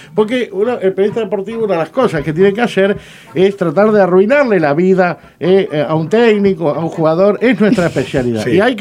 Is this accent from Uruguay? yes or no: yes; Uruguay; como uruguayos en particular.